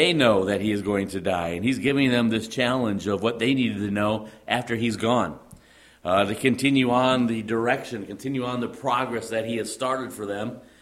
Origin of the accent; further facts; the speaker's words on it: Illinois, United States; But case in point, obviously I grew up in the Chicago suburbs. And we're used to streetlights being on all night and traffic being pretty much constant.